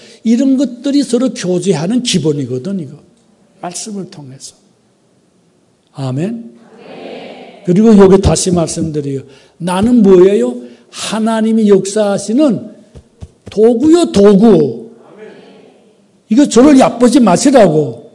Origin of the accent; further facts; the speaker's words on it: South Korea; 저도 한국 사람이니까 열심히 있지.